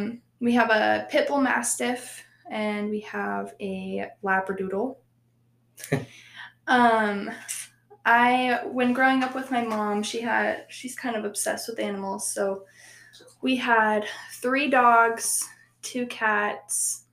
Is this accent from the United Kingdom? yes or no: no; Utah, United States; I grew up in Utah. We just had a normal childhood, not like kids now, but...